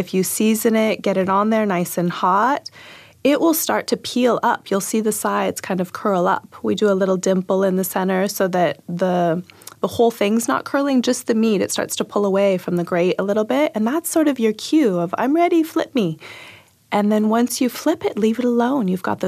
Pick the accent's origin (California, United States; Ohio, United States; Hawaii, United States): Hawaii, United States; moved away; I'm a mutt, mostly. But yes, I was born and raised on the Big Island of Hawaii.